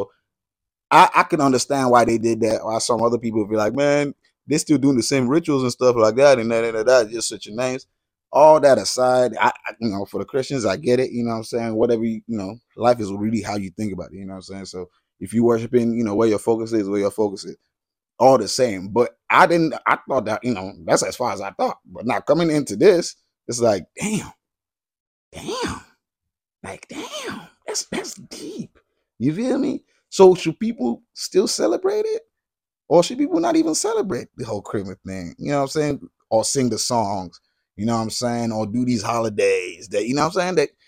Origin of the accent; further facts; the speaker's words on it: Nigeria; By the way, I'm Nigerian, born and raised